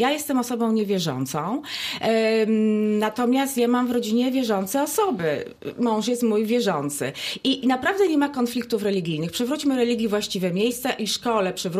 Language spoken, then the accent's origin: Polish; Opole Voivodeship, Poland; Ja w ogóle pochodzę z bardzo specyficznego województwa. To jest województwo opolskie.